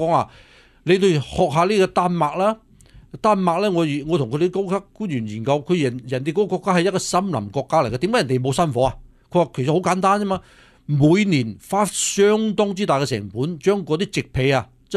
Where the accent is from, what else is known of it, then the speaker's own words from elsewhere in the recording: California, United States; 咁所以其實呢啲唔係話我哋加州人應該承受嘅嘢